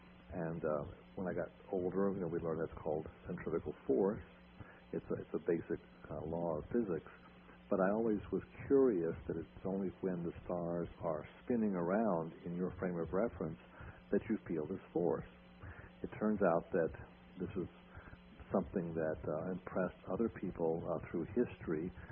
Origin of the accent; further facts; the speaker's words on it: Virginia, United States; It really started out for me as a young boy growing up in Virginia, and just you're very close to nature.